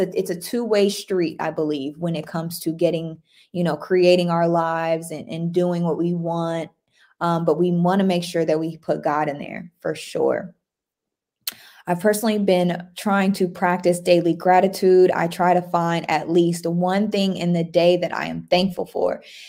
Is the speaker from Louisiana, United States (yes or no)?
no; Texas, United States; accent: Texas; Y'all, I'm deep in Texas. My Texas accent. I love it.